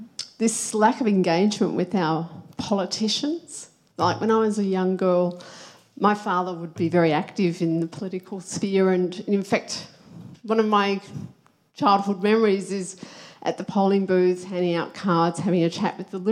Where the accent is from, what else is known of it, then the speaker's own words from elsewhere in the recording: Melbourne, Victoria, Australia; also born or lived in Canberra; I come from Canberra, but I grew up in Melbourne in a community.